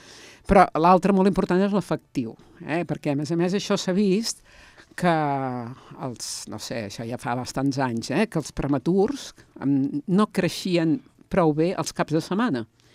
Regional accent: Manresa, Catalonia, Spain; jo soc de Manresa.

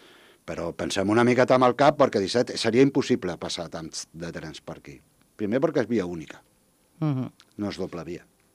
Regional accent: Sant Feliu de Llobregat, Catalonia, Spain; Jo, que sóc de Sant Feliu de Llobregat, nascut allà, jo tindria al voltant de, no sé, 10, 11, 12 anys.

